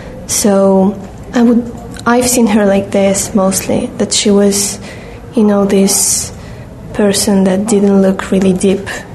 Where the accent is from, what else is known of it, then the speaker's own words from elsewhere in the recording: Russia; I'm from Russia and I'm 21